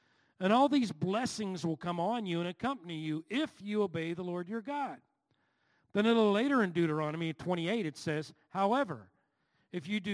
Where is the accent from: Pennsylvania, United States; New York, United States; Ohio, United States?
Pennsylvania, United States; Turtle Creek; I always love coming back to Pittsburgh. This is my home, and I grew up in Turtle Creek